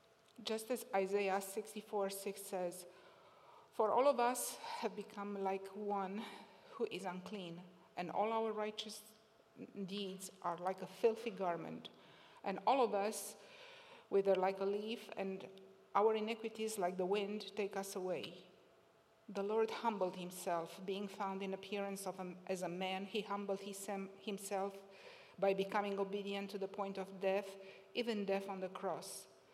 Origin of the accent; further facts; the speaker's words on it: Romania; I was raised in Romania and in the Orthodox tradition.